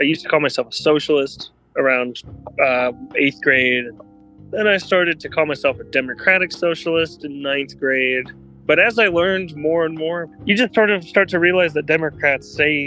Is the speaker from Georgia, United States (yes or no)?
yes; Atlanta, Georgia, United States; I was born and raised here in Atlanta, and I went to college in Knoxville.